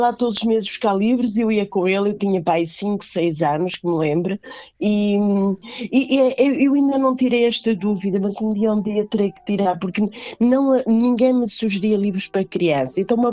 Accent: Pinhão, Norte, Portugal; eu nasci no Alto Douro, no Pinhão, naquela província de Trás-os-Montes e Alto Douro, no Pinhão que é mesmo junto ao Rio Douro e de lateralmente desagua ao Rio Pinhão, portanto sou feita de rios

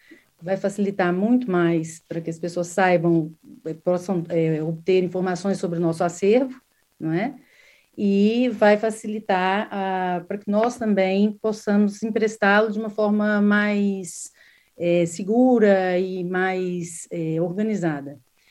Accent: Brazil; now in Portugal; já perceberam, sou brasileira, vivo aqui na freguesia há 4 anos

